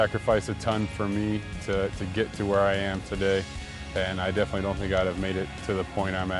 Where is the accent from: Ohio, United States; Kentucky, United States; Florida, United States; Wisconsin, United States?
Ohio, United States; Cincinnati; I grew up in Cincinnati, Ohio, oldest of three, brother, youngest sister.